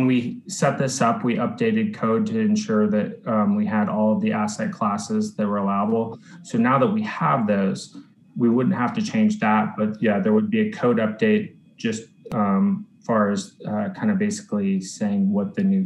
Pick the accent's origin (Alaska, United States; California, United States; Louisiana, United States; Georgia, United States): Alaska, United States; I was born and raised in Alaska